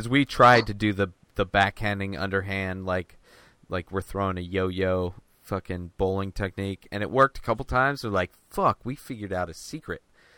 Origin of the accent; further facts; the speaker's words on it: Bermuda Dunes, California, United States; now in San Diego, United States; I grew up in the Coachella Valley. And Bermuda Dunes.